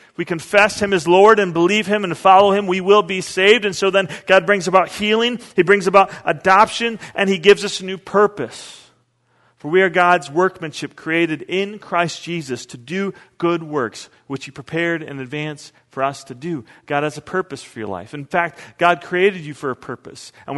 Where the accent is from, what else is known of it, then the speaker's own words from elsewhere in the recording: United States; And maybe it's because I'm American, but 12 ounces is not enough ounces